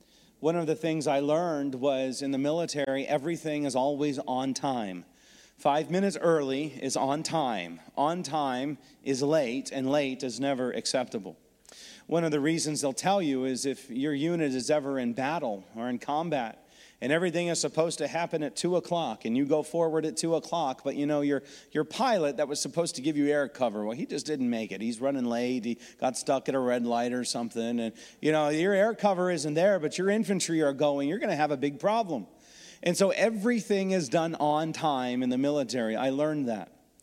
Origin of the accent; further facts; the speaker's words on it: Texas, United States; born there; also born or lived in Washington, D.C. / Ohio / New Mexico; I was born on an Air Force base in Texas. From there, we moved to another Air Force base in D.C., then another base in Ohio, then another base in New Mexico